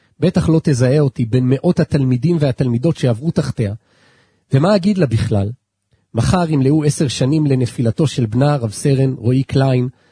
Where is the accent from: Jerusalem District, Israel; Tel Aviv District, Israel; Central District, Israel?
Central District, Israel; Ra'anana; שנינו אמנם נולדנו באותו היום, שנינו גדלנו והתחנכנו ברעננה, אבל הוא בחינוך הממלכתי דתי, ואני במוסדות החינוך החילוניים בעיר, הוא בבני עקיבא ואני בצופים.